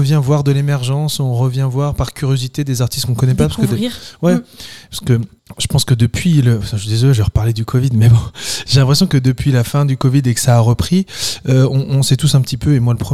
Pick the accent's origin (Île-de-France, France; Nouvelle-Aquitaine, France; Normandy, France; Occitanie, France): Occitanie, France; Castres; Je viens de Castres